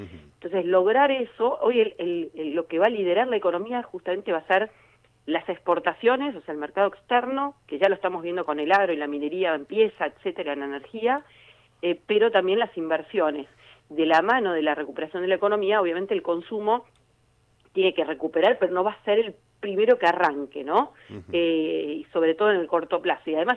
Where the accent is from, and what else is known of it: Argentina